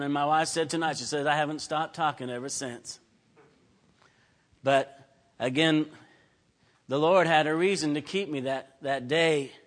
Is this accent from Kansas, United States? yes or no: yes; Wichita, Kansas, United States; Again, I grew up in Wichita, Kansas. My dad was a German background and my mom Scottish. Scottish and German. They got married, had six children. I was the last.